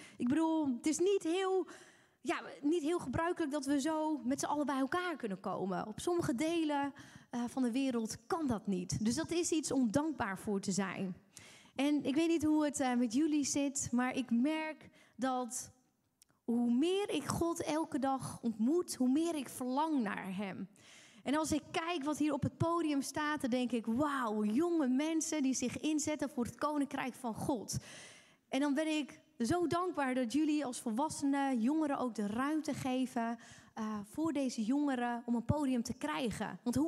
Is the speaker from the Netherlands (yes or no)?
yes; Drachten, Friesland, Netherlands; ik kom uit Drachten. Ik ben getrouwd met Leon.